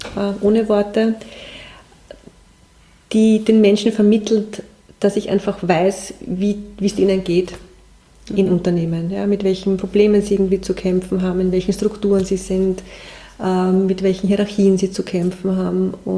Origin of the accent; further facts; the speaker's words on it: Lower Austria, Austria; ich bin so nach meiner Kindheit im Waldviertel dann in der Werbung gelandet